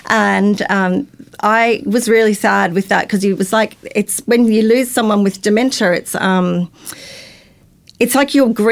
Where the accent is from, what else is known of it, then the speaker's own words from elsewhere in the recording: Brisbane, Queensland, Australia; So I'm a Gold Coast local. Been here not all my life, most of my life, since 2000, but before that I grew up in Brisbane.